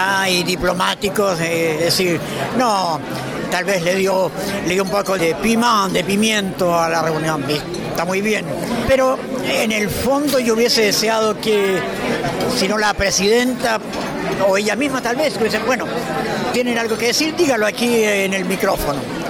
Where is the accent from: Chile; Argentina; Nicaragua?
Chile; moved away as an adult; also born or lived in Spain; now in Paris, France; Salí de Chile en septiembre del 75, llegué a España, estuve un mes y medio y en noviembre llegué a Francia.